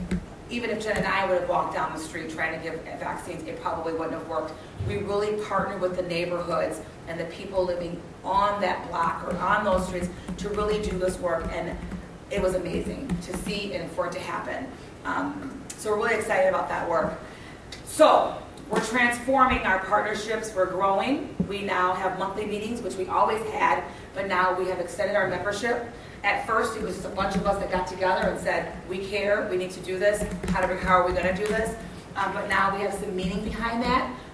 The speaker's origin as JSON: {"language": "English", "town": "Kenosha", "region": "Wisconsin", "country": "United States", "tie": "born or raised there", "said": "because I'm born and raised in Kenosha. Aside from college, this has been my home. I've raised my three adult children here."}